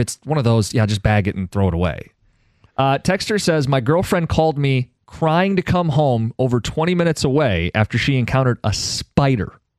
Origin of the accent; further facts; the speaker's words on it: Detroit, Michigan, United States; I'm not going out of my way to root against my hometown ball club that's finally playing well.